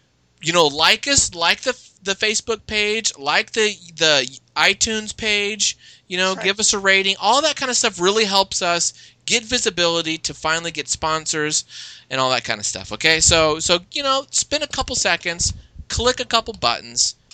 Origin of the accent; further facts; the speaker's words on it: Fresno, California, United States; We're poor too. We grew up in Fresno, okay? We understand poverty.